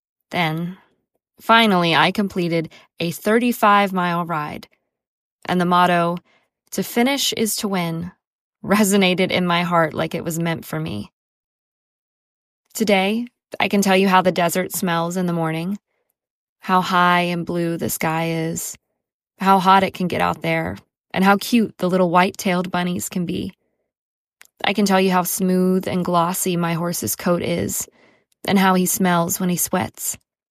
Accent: Bucharest, Romania; I grew up in Bucharest, Romania, a city girl in a communist nation where horses could be seen and touched only at the zoo.

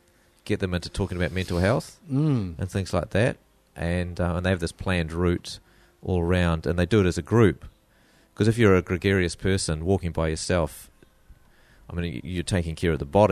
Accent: New Zealand; And you get warned about that when you arrive as a New Zealander.

